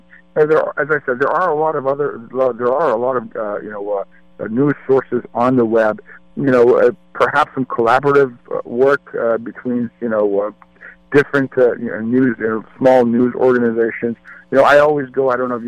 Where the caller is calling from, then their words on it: San Francisco, California, United States; Thank you. … I'm calling from San Francisco.